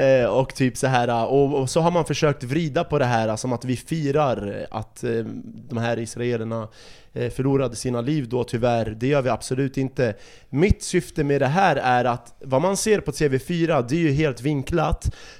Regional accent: Iraq; De har massmördat människor i ett land där jag kommer ifrån, Irak. Jag föddes 91 och i Irak fanns det sanktioner

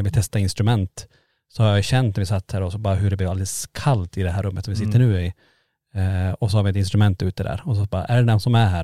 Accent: Norrland, Sweden; Jag tror att vi är från Norrland, vi har långt tålamod

